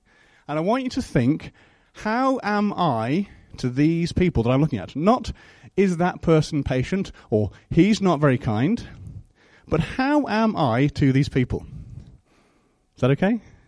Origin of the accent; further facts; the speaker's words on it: United Kingdom; First of all, we're British.